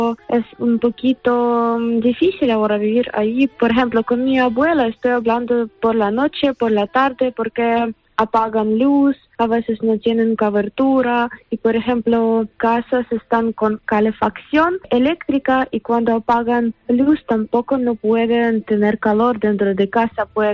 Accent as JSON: {"language": "Spanish", "country": "Ukraine", "second_language": "Spanish", "moved": "as an adult", "said": "Tengo ganas de volver a Ucrania"}